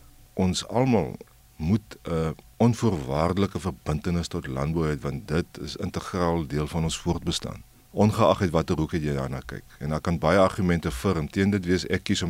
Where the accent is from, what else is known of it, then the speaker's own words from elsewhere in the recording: Rehoboth, Hardap, Namibia; Ek kom uit Namibie uit. Ek het skool gegaan en ek moet die skool se naam noem en vergeef my daarvoor, ek weet. Ek was bevoorreg om by Hoërskool Dr. Lemmer as tweede generasie student by Hoërskool Dr. Lemmer te wees in Rehoboth.